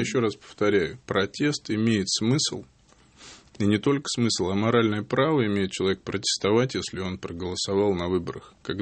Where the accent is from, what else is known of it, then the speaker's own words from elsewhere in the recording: Samara, Samara Oblast, Russia; now in Moscow, Russia; я из Самары и живу в Москве всего 2 года. Хотя, скажу честно, с 2000 года, даже раньше, еще будучи фехтовальщиком, я в Москве был, ну, практически каждый месяц.